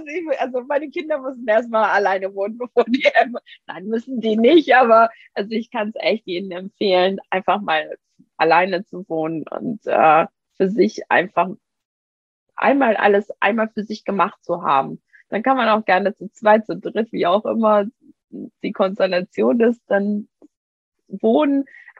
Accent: Iran; now in Germany

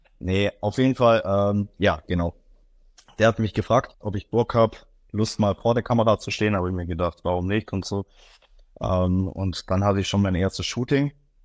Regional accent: Bavaria, Germany; Ich komme aus der Augsburger Region, bin 25 Jahre alt

